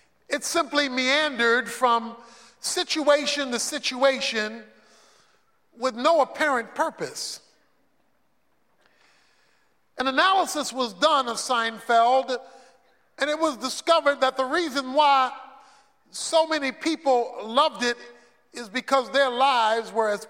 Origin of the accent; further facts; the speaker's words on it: Baltimore, Maryland, United States; as a boy growing up in Baltimore, and that was regularly go on Sunday afternoon drives.